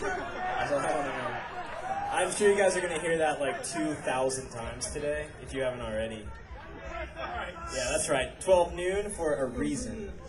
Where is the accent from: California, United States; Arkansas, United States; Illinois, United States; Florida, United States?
Florida, United States; West Palm Beach; No, I mean, we met in Florida. I'm from West Palm Beach. We met in St. Augustine.